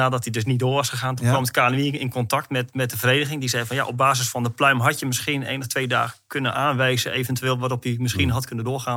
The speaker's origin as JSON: {"language": "Dutch", "region": "North Holland", "country": "Netherlands", "said": "je hoeft geen Fries zijn. Ik kom uit West-Friesland."}